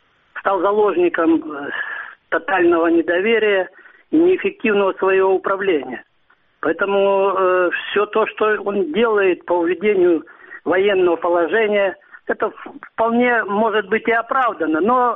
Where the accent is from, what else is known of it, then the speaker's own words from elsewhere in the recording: Luhansk Oblast, Ukraine; Я из Луганской области